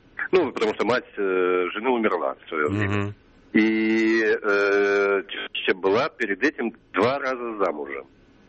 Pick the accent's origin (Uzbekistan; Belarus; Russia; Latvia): Latvia; now in Dublin, Ireland; из Латвии, в данном случае здесь